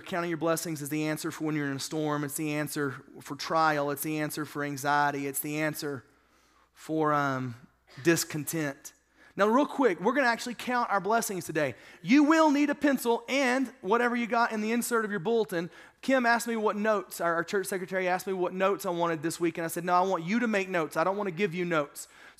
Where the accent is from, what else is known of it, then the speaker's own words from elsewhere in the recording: Texas, United States; I thank God every day that I'm a Texan. I don't know how it works in other states, because I was born in Texas, but I have shirts that just say Texas